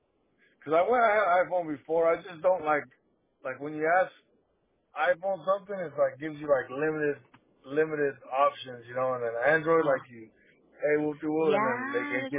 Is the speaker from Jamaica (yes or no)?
no; Monterey, California, United States; now in Lemoore, United States; It's sorry out here. It sucks. I'm originally from Monterey.